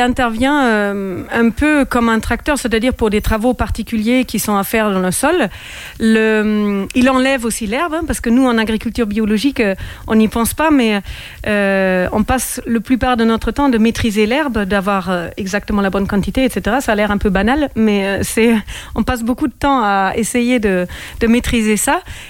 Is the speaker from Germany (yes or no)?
yes; Germany; French is a second language; now in France; Et donc oui, j'ai grandi en Allemagne